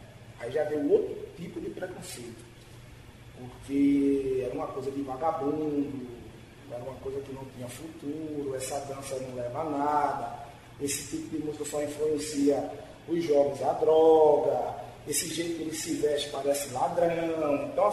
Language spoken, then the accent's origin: Portuguese; Recife, Pernambuco, Brazil; also born or lived in Nazaré da Mata; Eu sou da Zona Norte do Recife, Alto José do Pinho e Nazaré da Mata também. Mas eu nasci na maternidade Barro Lima, né? Então, eu sou criado nesses dois ambientes, tanto urbano como interiorano